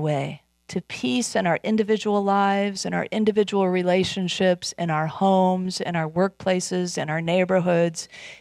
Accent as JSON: {"language": "English", "region": "Midwest", "country": "United States", "lives_now": "California, United States", "said": "Brenly and I come from the Midwest, so earthquakes and wildfires were not like our thing"}